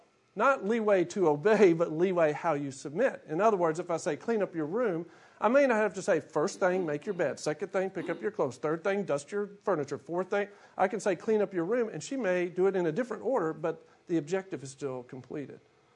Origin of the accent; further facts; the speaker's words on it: Shreveport, Louisiana, United States; Growing up in Shreveport, Barksdale Air Force Base right there, always remember hearing sonic booms.